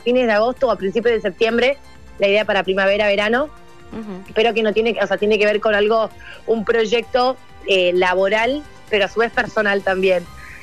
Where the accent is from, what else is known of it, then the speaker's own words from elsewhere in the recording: Jujuy, Argentina; now in Buenos Aires, Argentina; yo estoy en Buenos Aires y acá faltan vacunas todavía. Entonces, siendo jujeño, como jujeño